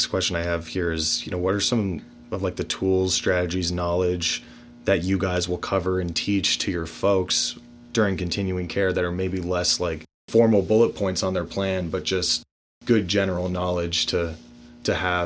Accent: San Diego, California, United States; back home where I grew up in San Diego

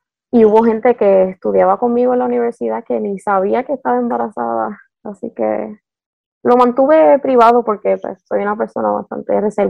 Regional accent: Puerto Rico; moved away as an adult; now in Maryland, United States; Recientemente nos mudamos hace casi 6 años a Maryland desde Puerto Rico. Estoy en casa con mis hijas

